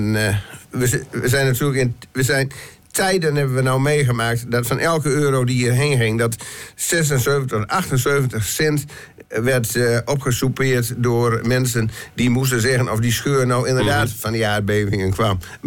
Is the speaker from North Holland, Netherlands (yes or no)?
no; Groningen, Netherlands; en dat zijn we als Groningers gauw toegeneigd